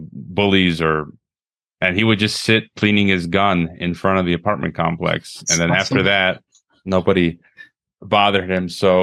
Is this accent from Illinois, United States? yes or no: yes; Illinois, United States; now in Mexico; And I'm from Illinois, so you're in Wisconsin.